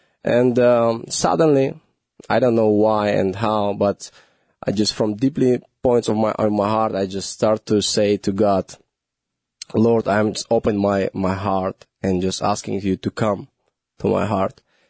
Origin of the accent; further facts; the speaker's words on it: Uzbekistan; moved away as an adult; I was growing in Uzbekistan. I was born in Uzbekistan and growing until age 21. I was staying there.